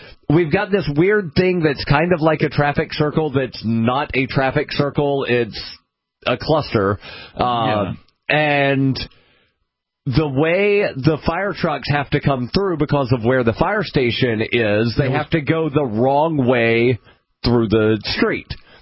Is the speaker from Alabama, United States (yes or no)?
yes; Alabama, United States; Where I grew up in Alabama, the only siren we had was the tornado sirens